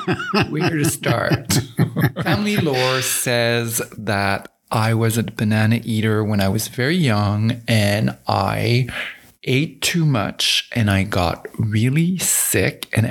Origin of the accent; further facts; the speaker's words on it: Saint-Georges, Quebec, Canada; So I come from Saint-Georges-de-Beauce, the region where we have the best maple syrup.